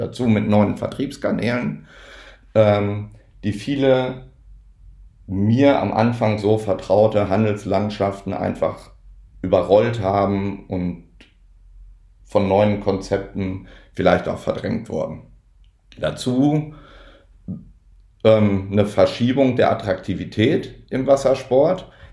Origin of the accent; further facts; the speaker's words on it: North Rhine-Westphalia, Germany; Also aufgewachsen bin ich ja in Nordrhein-Westfalen. Da habe ich Windsurfen im Alter von 12 Jahren auf der Möhnetalsperre gelernt